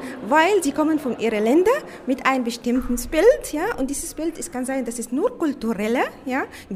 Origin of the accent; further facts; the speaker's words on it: Egypt; now in Tübingen, Germany; ich komme aus Ägypten. Ich wohne in Tübingen seit 13, 14 Jahren.